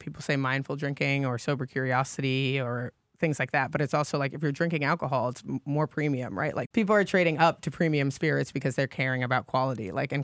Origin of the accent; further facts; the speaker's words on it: New York City, New York, United States; I'm from the Bronx, New York.